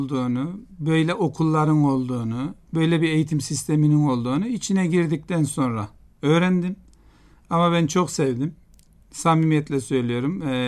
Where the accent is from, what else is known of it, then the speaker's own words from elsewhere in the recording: Kayseri, Turkey; Ben aslen Kayserliyim. 1964 doğumluyum.